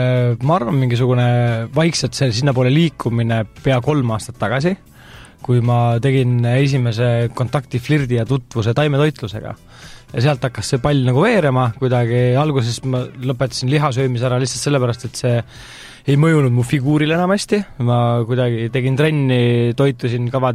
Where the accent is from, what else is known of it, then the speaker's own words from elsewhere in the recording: Viljandi County, Estonia; Ma küll olen Mulgimalt pärit ja tihti lugu, kui ma sõidan maale